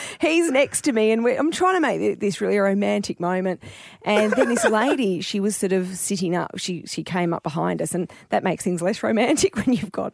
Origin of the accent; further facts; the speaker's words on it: Wonga Park, Victoria, Australia; I grew up in Wonga Park and Mum is obviously still there on Jumping Creek Road